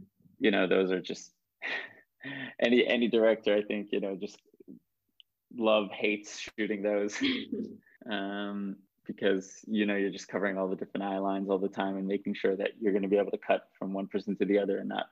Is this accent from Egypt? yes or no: no; Israel; And I grew up in Israel and both, you know, exposed to American cinema and then also European cinema.